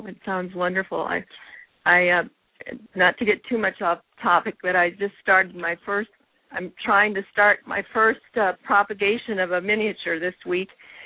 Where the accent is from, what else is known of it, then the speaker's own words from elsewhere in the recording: Illinois, United States; also born or lived in Texas; I moved from Texas. I was in Texas with a corporate job. I grew up in Northern Illinois